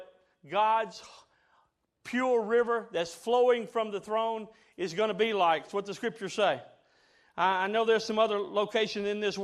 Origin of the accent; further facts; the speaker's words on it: Mississippi, United States; We had dairy cows like that when I was growing up in Mississippi.